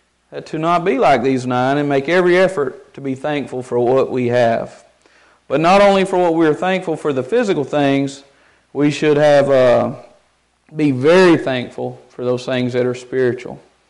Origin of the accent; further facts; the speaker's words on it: United States; As an American, we are so blessed with the physical things that we have